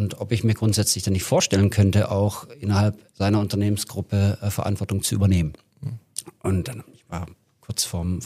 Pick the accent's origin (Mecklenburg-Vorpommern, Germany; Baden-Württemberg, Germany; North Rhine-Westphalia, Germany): Baden-Württemberg, Germany; Neckarsulm; also born or lived in Heilbronn; Allerdings bin ich in Heilbronn geboren und in Neckarsulm aufgewachsen.